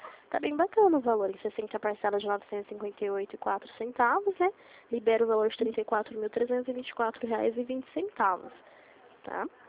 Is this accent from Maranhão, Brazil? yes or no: no; Limeira, São Paulo, Brazil; Sou de Limeira.